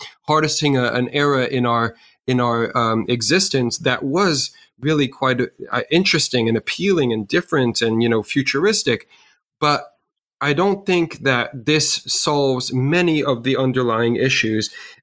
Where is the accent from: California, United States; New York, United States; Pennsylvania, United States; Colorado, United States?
New York, United States; New York City; I grew up in New York City